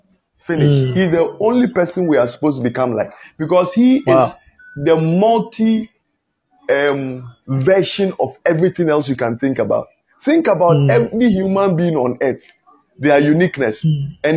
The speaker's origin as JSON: {"language": "English", "country": "Ghana", "tie": "born there", "said": "Even if you dash it to me, I won't take it. Because I know why I was born in Ghana."}